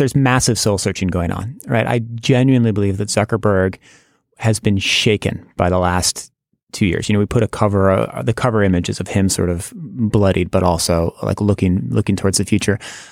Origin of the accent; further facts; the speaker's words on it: United States; And I resent that as a member of the media, and I resent that as an American